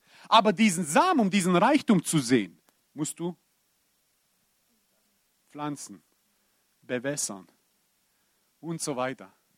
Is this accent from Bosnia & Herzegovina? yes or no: yes; Bosnia & Herzegovina; Ich bin Bosnier, irgendwo im Blut und im Herz.